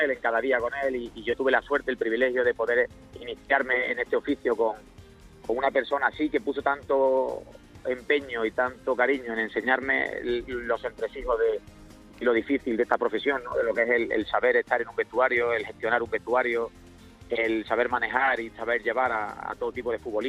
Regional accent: Córdoba, Andalusia, Spain; nos hemos criado en Córdoba y ahí fue donde nos sentimos, y la verdad que toda mi familia es íntegramente de Córdoba.

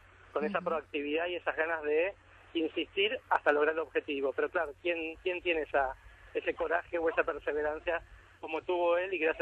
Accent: Mendoza, Argentina; y yo conozco la cordillera porque soy de Mendoza, estoy al pie de la Aconcagua, de la montaña más alta de América

